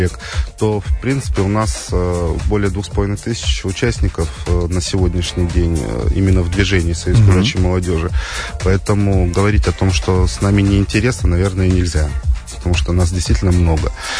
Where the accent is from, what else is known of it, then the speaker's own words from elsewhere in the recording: Dzhigda, Khabarovsk Krai, Russia; now in Krasnodar Krai, Russia; я далеко не житель Краснодарского края, не уроженец. Я родом с Дальнего Востока, с Хабаровского края, с далекого села под названием Джигда. Я там родился, учился и начинал свою трудовую деятельность.